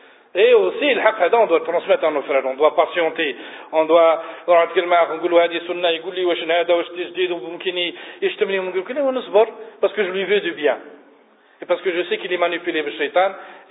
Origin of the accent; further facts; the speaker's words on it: Algeria; On est des Algériens, on va tout faire. On a fait que des massacres.